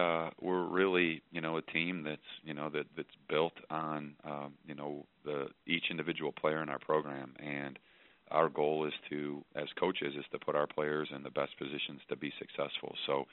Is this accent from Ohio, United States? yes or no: yes; Ohio, United States; this is my hometown. I grew up in Northeast Ohio